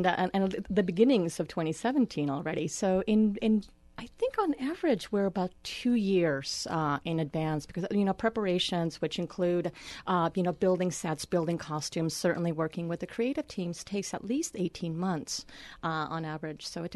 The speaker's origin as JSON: {"language": "English", "town": "New Haven", "region": "Connecticut", "country": "United States", "lives_now": "Medford, United States", "said": "I came from Connecticut, so I was coming straight from school, and to get from New Haven, Connecticut to Medford, Oregon requires every mode of transportation short of a rickshaw and a dog sled."}